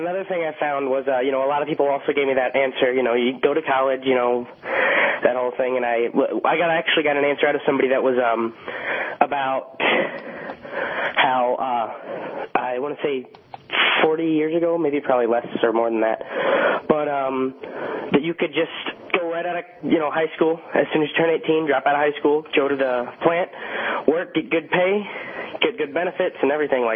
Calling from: Waterford, United States; I'm calling from Waterford.

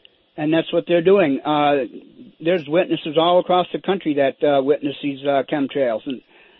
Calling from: Shelby Township, Michigan, United States; from Shelby Township.

